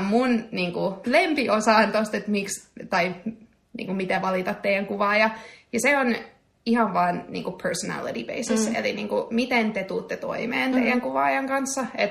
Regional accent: Israel; also born or lived in United Kingdom; now in Finland; Mä kasvoin Israelissa ja sitten muutin Britteihin, jossa mä tapasin mun miehen. Ja muutettiin Suomeen pari vuotta sitten.

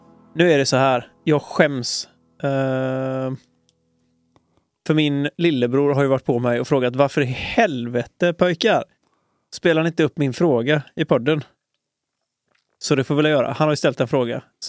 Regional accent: Gothenburg, Västra Götaland County, Sweden; Jag är från Göteborg, va?

